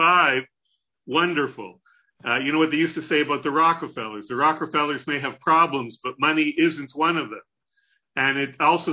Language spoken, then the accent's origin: English; Canada; I'm Canadian